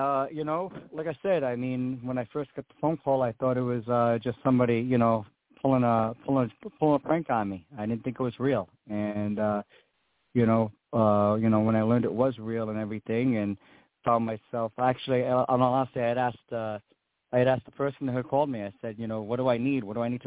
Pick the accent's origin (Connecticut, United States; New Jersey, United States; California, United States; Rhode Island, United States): Rhode Island, United States; And I found a really good school back in my home state of Rhode Island at the time.